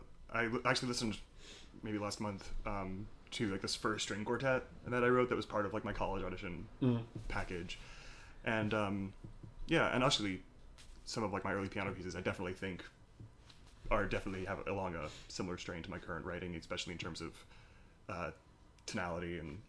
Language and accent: English; New Jersey, United States; But I mean, I grew up in New Jersey.